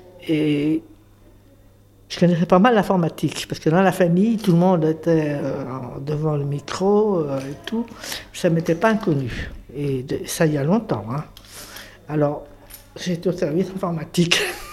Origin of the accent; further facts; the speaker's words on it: Paris, Île-de-France, France; Bah, je suis née à Paris. Je suis jumelle avec un garçon. On était des enfants de Montmartre.